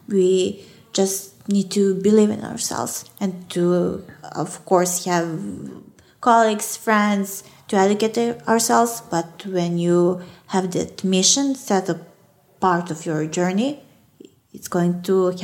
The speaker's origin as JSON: {"language": "English", "region": "Belgrade", "country": "Serbia", "tie": "born or raised there", "second_language": "English", "said": "Elementary, then my gymnasium, high school, yours. Yeah. And college here, Belgrade."}